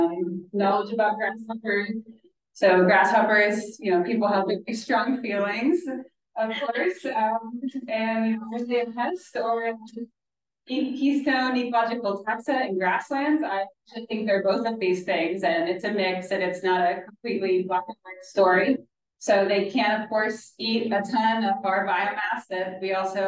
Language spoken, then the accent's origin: English; Kansas, United States; I'm originally from Kansas. I've also worked in Oklahoma and in Germany. I've been here since the very beginning of 2022